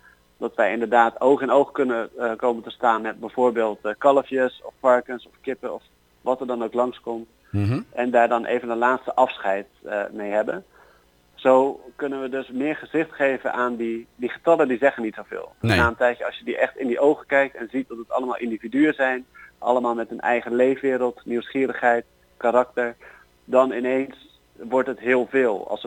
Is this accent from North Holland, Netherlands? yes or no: no; Rotterdam, South Holland, Netherlands; Dus ik ben een Rotterdammer